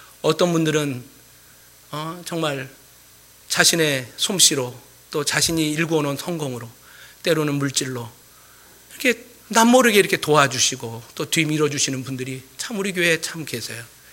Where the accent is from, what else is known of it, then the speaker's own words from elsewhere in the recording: Seoul, South Korea; 저는 어릴 때 그 당산동에 살아갔고요.